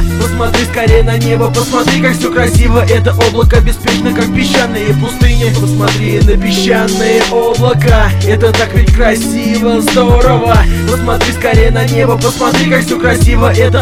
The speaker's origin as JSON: {"language": "Russian", "town": "Skopin", "region": "Ryazan Oblast", "country": "Russia", "said": "Песня про наш Рязанский край. Все слушаем. Я Скопинтин."}